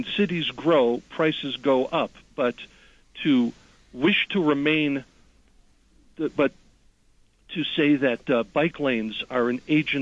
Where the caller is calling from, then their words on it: Colorado Springs, Colorado, United States; in Colorado Springs again.